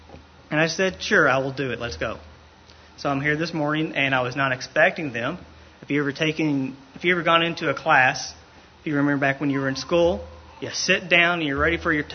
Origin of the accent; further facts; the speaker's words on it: Lexington, Kentucky, United States; as he says, I'm from Lexington, Kentucky. I used to drive back and forth to Louisville. It's about an hour's drive up the interstate.